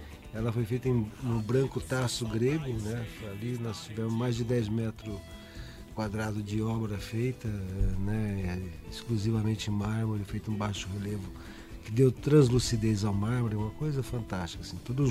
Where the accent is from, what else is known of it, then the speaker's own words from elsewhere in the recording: Londrina, Paraná, Brazil; Eu sou londrinense mesmo.